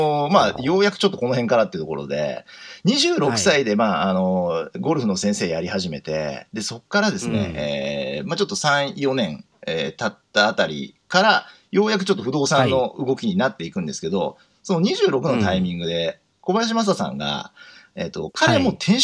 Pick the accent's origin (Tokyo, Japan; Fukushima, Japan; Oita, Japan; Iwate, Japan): Tokyo, Japan; 出身はもうずっと東京都でして、